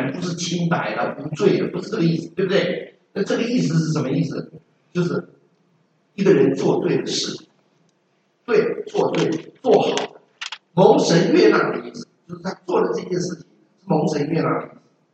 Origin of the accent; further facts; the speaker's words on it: China; 我想我们中国人也有文体，对不对？我们中国人的诗词都是有对的